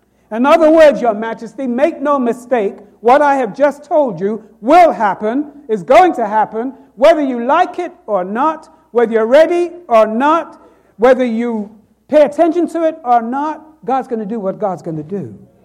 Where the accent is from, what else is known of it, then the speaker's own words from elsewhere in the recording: London, United Kingdom; what happened in my hometown of London, England, just a few weeks ago